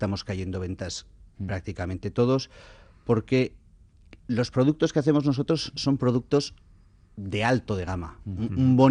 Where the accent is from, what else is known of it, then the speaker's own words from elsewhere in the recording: San Sebastián, Basque Country, Spain; mi abuelo y mi padre, que son nacidos en Bermeo, y yo que soy donostiarra.